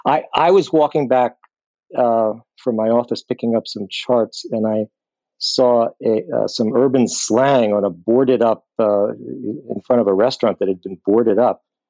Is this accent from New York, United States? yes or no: yes; New York City, New York, United States; As a New Yorker living urban in an urban environment, New York City is so much about the life of the streets.